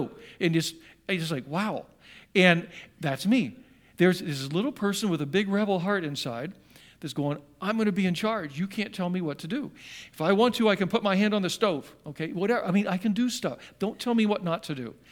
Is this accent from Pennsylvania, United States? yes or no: yes; Johnstown, Pennsylvania, United States; born there; I was born in Johnstown, Pennsylvania.